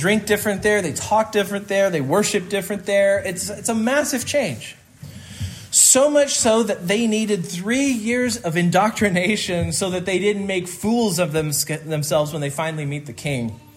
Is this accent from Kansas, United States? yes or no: yes; Kansas, United States; Grew up in Kansas, went to school in Arizona